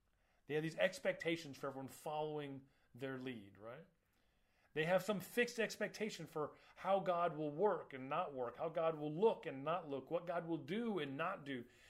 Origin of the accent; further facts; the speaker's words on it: Florida, United States; Population of 21 million people in my home state of Florida.